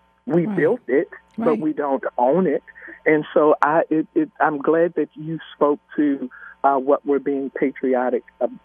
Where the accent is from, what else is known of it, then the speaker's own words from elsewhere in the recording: United States; It wasn't until I was 22 years old that I had my first realization that I am an American.